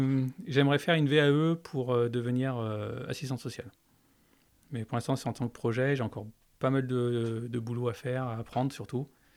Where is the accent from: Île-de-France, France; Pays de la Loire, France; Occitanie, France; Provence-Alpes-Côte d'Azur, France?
Occitanie, France; Toulouse; born there; also born or lived in Saint-Étienne / Lyon; mes frangins sont nés à Marseille, moi je suis né à Toulouse. On a vécu à Saint-Étienne quelques années et après on est parti sur Lyon.